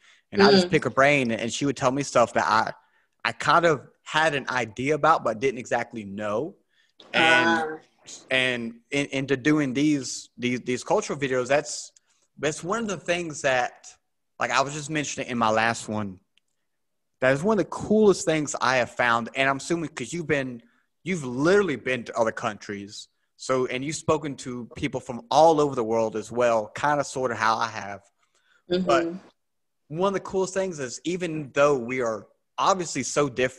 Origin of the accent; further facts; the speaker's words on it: the South, United States; I'm born and raised in the South, so I've been around, you know, very religious people my entire life